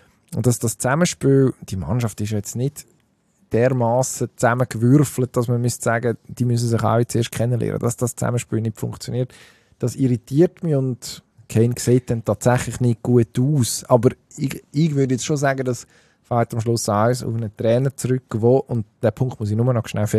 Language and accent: German; Switzerland; das haben wir jetzt als Schweizer gesehen